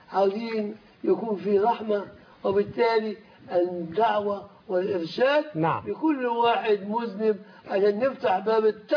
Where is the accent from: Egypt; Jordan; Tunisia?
Egypt; والله البلاد كانت عندنا في مصر بالذات كلها كانت أمن وأمان